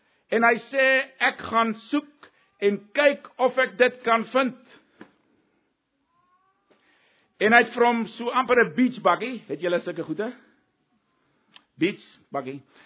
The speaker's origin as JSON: {"language": "Afrikaans", "country": "Namibia", "tie": "born or raised there", "said": "ek het groot geword in Namibië. Ek het baie jare daar gebly, ek was al my skoolloopbaan in Namibië"}